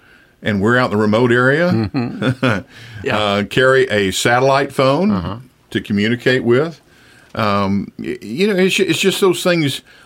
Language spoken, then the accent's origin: English; Texas, United States; Being a Texan, you know.